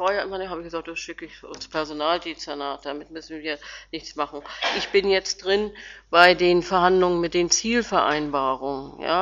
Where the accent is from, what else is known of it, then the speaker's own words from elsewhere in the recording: Hamburg, Germany; born there; now in Rostock, Germany; obwohl ich ja gebürtige Hamburgerin bin, fremd